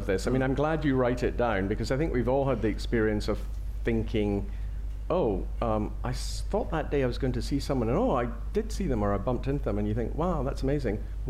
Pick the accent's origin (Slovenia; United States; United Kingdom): United Kingdom; Scotland; I can say this because I'm a Scot